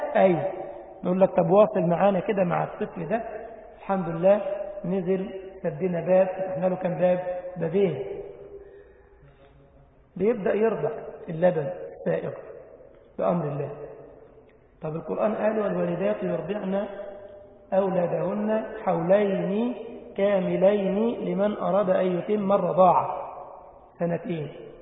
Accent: Egypt; انما احنا عندنا الفرخه في بلدنا مصر عند دجاجه

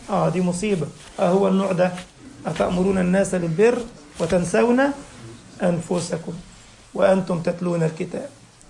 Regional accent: Egypt; سميه بطيخ عندنا في مصر، انتوا بتسموه دلاح في بلاد المغرب

